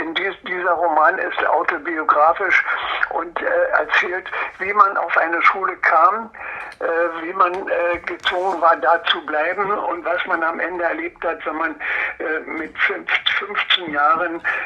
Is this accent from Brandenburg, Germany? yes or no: yes; Templin, Brandenburg, Germany; born there; Ja, ich geboren bin ich in Templin in Uckermark, da wo Angela Merkel zu Hause ist.